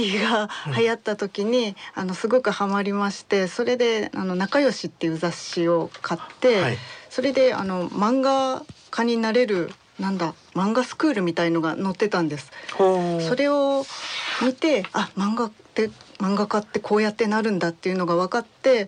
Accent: Gyoda, Saitama, Japan; もともとは埼玉県の行田市というところの出身です。

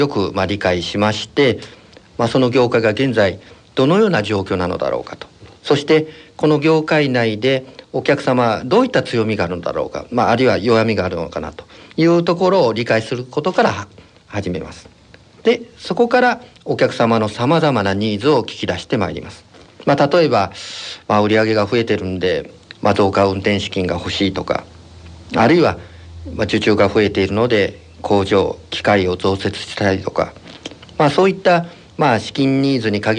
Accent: Kobe, Hyogo, Japan; 地元神戸の経済発展に少しでも役立つことができればと考えております

